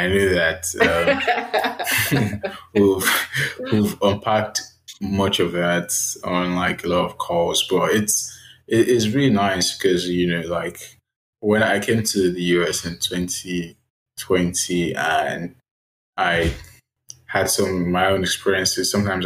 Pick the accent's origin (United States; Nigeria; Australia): Nigeria; growing up in Nigeria, living in Nigeria, as Nigeria is more or less a communal kind of society.